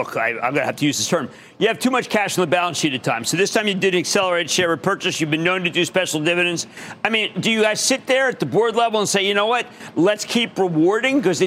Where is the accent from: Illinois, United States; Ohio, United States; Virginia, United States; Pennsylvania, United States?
Pennsylvania, United States; Philadelphia; I mean, I see in the NFL, I'm from Philadelphia. It's pretty, you know, Wingstop, you know, if you're from Philadelphia.